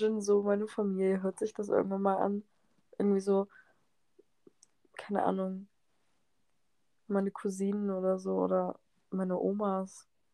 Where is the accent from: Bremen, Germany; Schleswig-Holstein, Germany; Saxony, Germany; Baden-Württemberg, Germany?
Saxony, Germany; accent: Saxon; Bei mir kommt halt manchmal dieser sächsische Akzent.